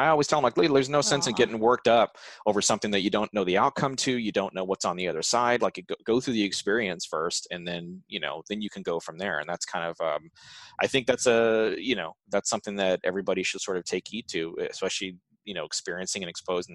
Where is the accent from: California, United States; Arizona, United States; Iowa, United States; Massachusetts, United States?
California, United States; Riverside; So we grew up in Riverside, which is like right between San Diego. And for those who don't know, tucked between San Diego and Los Angeles, like almost exactly the midway point.